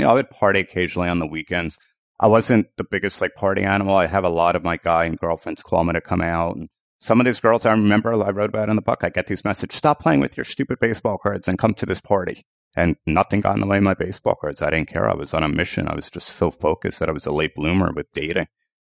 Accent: East Coast, United States; I think that's the way we are from the East Coast, to be honest with you

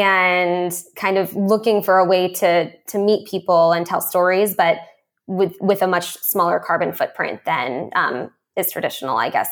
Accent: California, United States; being a Californian, it's like a typical California dream.

